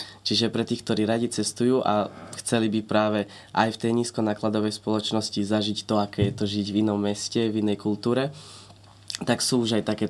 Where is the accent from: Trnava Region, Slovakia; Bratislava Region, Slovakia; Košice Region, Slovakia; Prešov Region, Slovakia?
Bratislava Region, Slovakia; Bratislava; sme Slováci, sme z Bratislavy, my momentálne lietame z Viedne, ale napríklad keby sme sa rozhodli, ja som bol napríklad približne rok som bol v Miláne